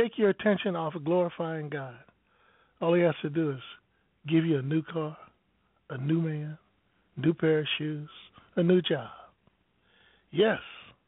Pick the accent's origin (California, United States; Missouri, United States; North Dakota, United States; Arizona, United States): Missouri, United States; St. Louis; now in Dover, United States; I grew up in St. Louis, Missouri, and they had like a lot of places. Even we have in Dover now.